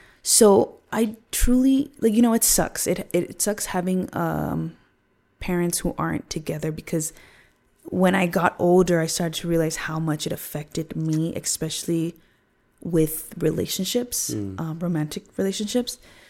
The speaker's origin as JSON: {"language": "English", "region": "Loire Valley", "country": "France", "tie": "born or raised there", "said": "But I think also growing up in the Loire Valley really shaped my perception of things"}